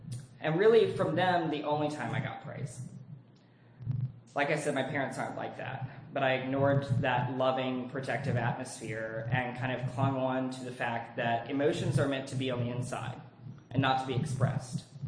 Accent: Virginia, United States; I grew up in Virginia. I'm an only child.

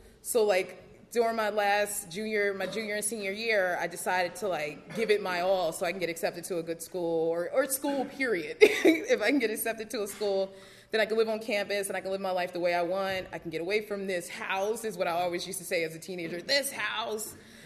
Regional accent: Philadelphia, Pennsylvania, United States; now in New York City, United States; I grew up in Philadelphia. I lived in New York City for the last, 11 years?

